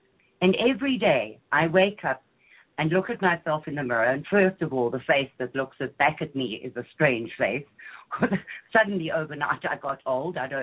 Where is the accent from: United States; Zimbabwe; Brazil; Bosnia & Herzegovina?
Zimbabwe; born there; I was born in Rhodesia, which is now called Zimbabwe